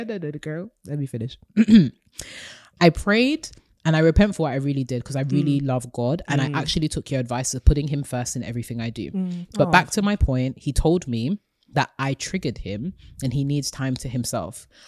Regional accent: Lesotho; I come from Lesotho, which is the kidney of South Africa, as say.

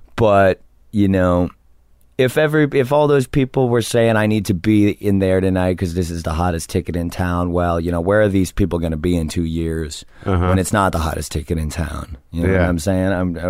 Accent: New Jersey, United States; I'm from New Jersey just like he is.

